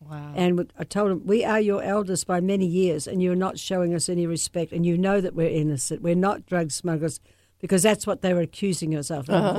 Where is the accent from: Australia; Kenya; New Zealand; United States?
New Zealand; I grew up in New Zealand on a farm. Of course, a lot of New Zealanders are farmers. We had 10,000 acres, sheep and cattle and dairy.